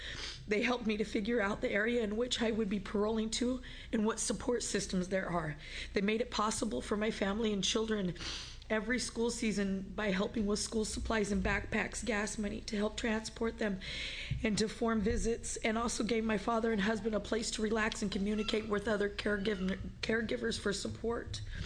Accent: Seaside, Oregon, United States; I'm from Seaside.

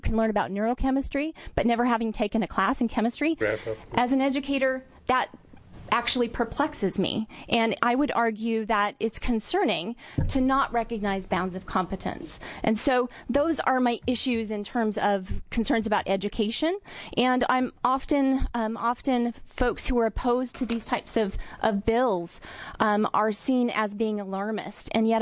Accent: McMinnville, Oregon, United States; I'm from McMinnville, Oregon.

